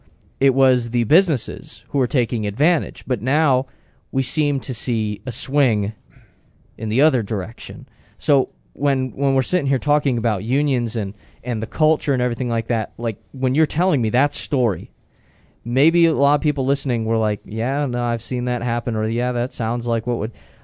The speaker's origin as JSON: {"language": "English", "region": "Florida", "country": "United States", "tie": "born or raised there", "also_born_or_lived": "New Jersey", "said": "I was born in New Jersey but lived in Florida for most of my life."}